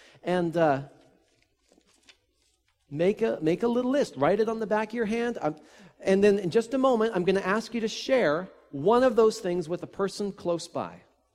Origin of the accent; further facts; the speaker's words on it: Nelson, British Columbia, Canada; I grew up in Nelson, British Columbia, and the main city would be on the right-hand side. You can't see it, but our house was on the left-hand side, on the north shore of Nelson.